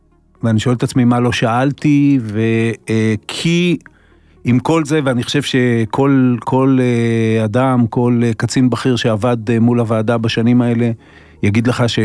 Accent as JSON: {"language": "Hebrew", "town": "Kiryat Bialik", "region": "Haifa District", "country": "Israel", "tie": "born or raised there", "said": "אני גדלתי בקריית ביאליק, שהיה יישוב של הרבה מאוד יוצאי גרמניה"}